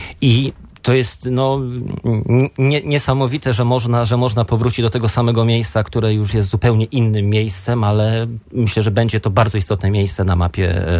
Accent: Gdańsk, Pomeranian Voivodeship, Poland; now in Mazovia, Poland; gdzieś na wsi mieszkam sobie na Mazowszu. Mam też oczywiście mieszkanie w Trójmieście, jestem gdańszczaninem, mieszkam czasami w Gdyni.

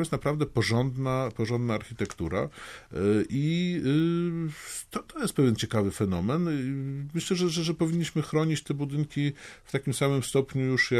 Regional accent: Gdańsk, Pomeranian Voivodeship, Poland; born there; No, sam urodzony jestem w Gdańsku. No, jestem takim... powiedzmy mieszkańcem Trójmiasta, no ale na pewno Gdańsk jest bardzo ważną częścią mojej jakiejś tożsamości

